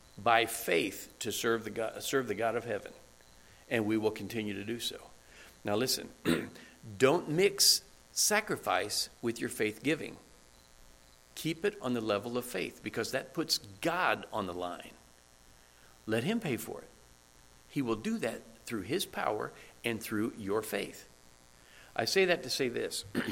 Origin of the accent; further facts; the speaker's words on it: Indiana, United States; moved away as an adult; now in Costa Rica; Yes, Edie and I, Hoosiers, we're from Indiana. That means a lot of things. We are from Indiana and we will go long, and we have.